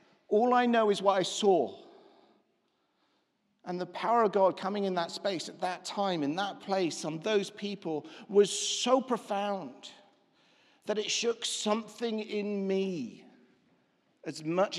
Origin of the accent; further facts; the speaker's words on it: England, United Kingdom; now in Scotland; I would just talk to people as they walked past as an Englishman in the independent city of Scotland and just welcome anybody that would come in the building.